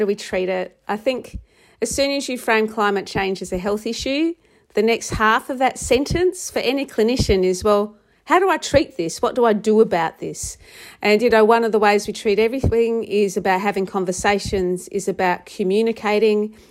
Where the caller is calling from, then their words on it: Adelaide, South Australia, Australia; I'm calling from Ghana land, which is otherwise known as Adelaide down in Australia.